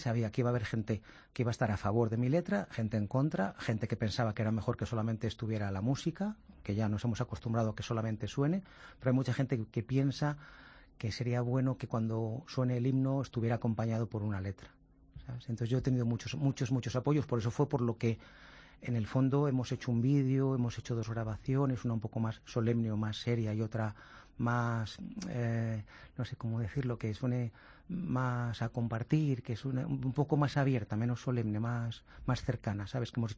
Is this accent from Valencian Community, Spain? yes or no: no; Valladolid, Castile and León, Spain; yo, como soy de Valladolid, pues veraneamos en el sur y el mar